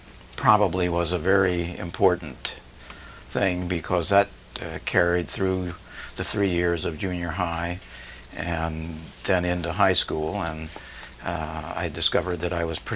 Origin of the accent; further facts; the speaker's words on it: San Francisco, California, United States; I was born in San Francisco on December 10, 1931, and raised there until I went off to college.